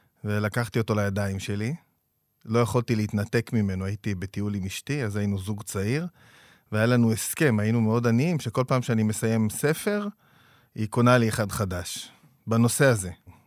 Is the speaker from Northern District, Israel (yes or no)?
yes; Neve Eitan, Northern District, Israel; אני מגיע לכם מעמק המעיינות, מקיבוץ קטן שנקרא נווה איתן.